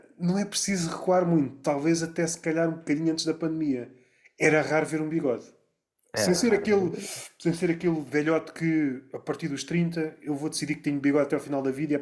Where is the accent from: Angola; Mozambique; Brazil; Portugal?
Portugal; Alentejo; Pois, eu uso patilhas e sou alentejano.